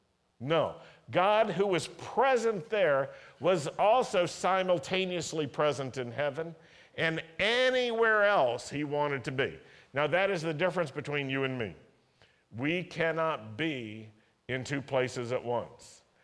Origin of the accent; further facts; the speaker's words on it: Milwaukee, Wisconsin, United States; born there; Okay, I was born in Milwaukee. Do we have badgers up there?